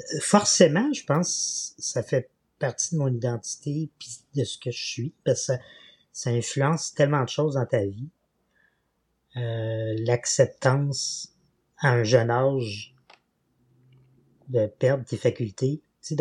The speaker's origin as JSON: {"language": "French", "town": "L'Île-Perrot", "region": "Quebec", "country": "Canada", "tie": "born or raised there", "said": "C'était l'île Perrot. Donc, passé Saint-Anne-de-Bellevue, tous ceux qui connaissent la région."}